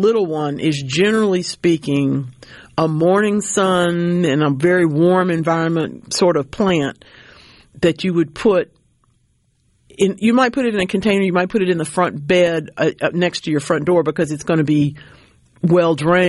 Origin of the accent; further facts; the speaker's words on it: Oakland, California, United States; The high school students from my old hometown, I probably can't call it my hometown, but my old town of Oakland, California, are working into the field of exoplanet research.